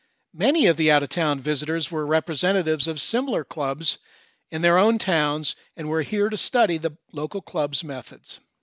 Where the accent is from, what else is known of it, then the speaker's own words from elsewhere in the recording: Kane, Pennsylvania, United States; moved away as an adult; now in Portland, United States; Although I'm based at the Oregonian in Portland, a mere 2,623 miles from Kane, my hometown remains near and dear to me.